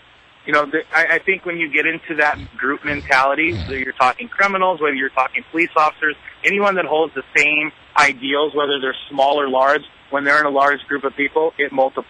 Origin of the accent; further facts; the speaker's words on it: California, United States; Absolutely, and I'm from the Bay Area, San Francisco Bay Area, so we believe in the same things.